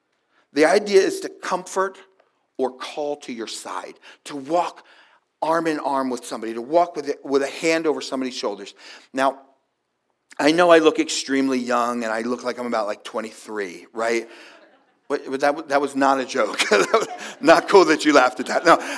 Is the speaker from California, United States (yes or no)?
no; New Jersey, United States; I am from New Jersey, okay, so that's in my blood.